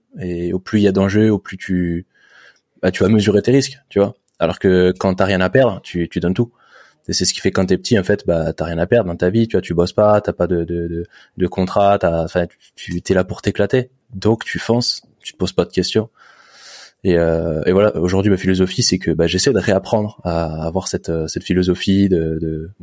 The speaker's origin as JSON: {"language": "French", "town": "Saint-Germain-en-Laye", "region": "Île-de-France", "country": "France", "tie": "born there", "said": "je suis né à Saint-Germain-en-Laye."}